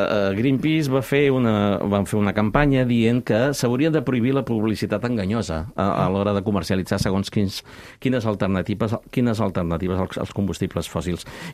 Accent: Barcelona, Catalonia, Spain; és la meva ciutat i és on jo vaig néixer, és el meu poble

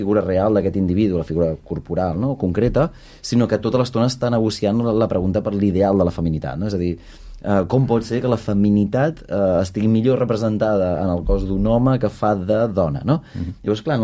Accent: Catalonia, Spain; si nosaltres ja ho patim i no sé, som catalans

